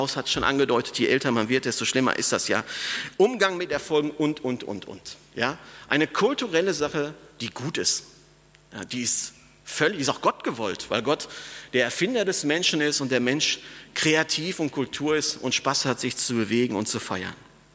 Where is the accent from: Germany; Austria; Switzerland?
Germany; North Rhine-Westphalia; Ich bin im Ruhrgebiet aufgewachsen, direkt neben Dortmund, habe in Essen Zivildienst gemacht, bin immer durch Bochum gefahren.